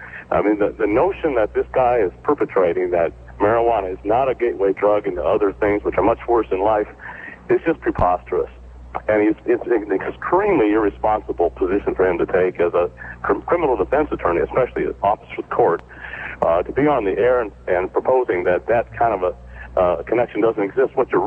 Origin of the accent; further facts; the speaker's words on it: Toledo, Ohio, United States; I'm proud to say that I was born and raised in Toledo.